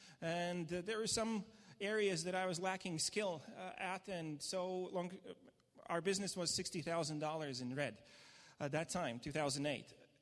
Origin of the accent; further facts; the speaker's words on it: Latvia; and I'm from Latvia.